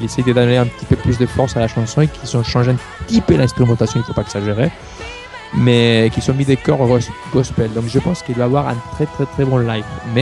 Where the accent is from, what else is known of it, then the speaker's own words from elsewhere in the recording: Vitoria, Basque Country, Spain; c'est qu'il vient de ma ville natale, Vitoria, où il n'y a personne connu